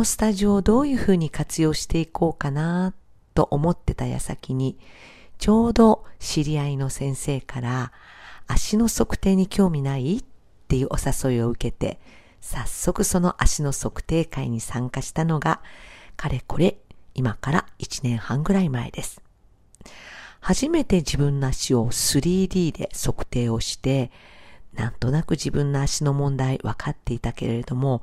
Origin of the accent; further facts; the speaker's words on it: Sakai, Osaka, Japan; 自分が一番メインで活動している大阪の堺市、自分の地元でまずはやってみたいなって思って